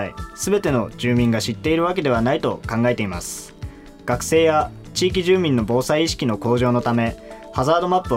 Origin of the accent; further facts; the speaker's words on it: Hirosaki, Aomori, Japan; 私は弘前市出身なので、主に岩木山について